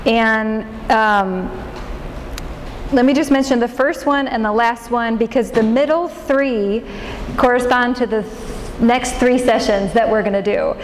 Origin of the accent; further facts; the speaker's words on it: Illinois, United States; Actually, I grew up in a small farm town outside of Chicago. I just say Chicago because you all know where that is. You don't know my farm town of 9,000 people that I grew up in.